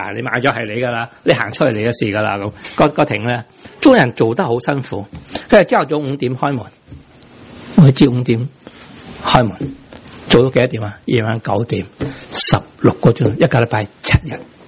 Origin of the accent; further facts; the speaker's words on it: Guangdong, China; 国语我哋广东人好少唔讲啲嘢噶。